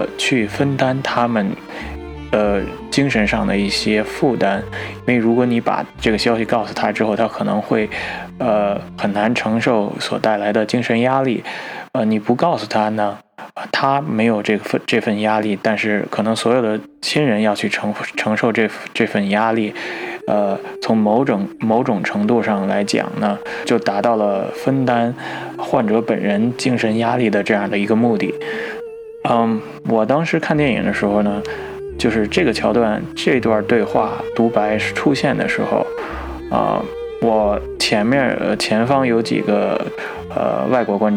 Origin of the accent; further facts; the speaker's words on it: China; 也许就是想告诉西方人，我们中国人做的这些选择呢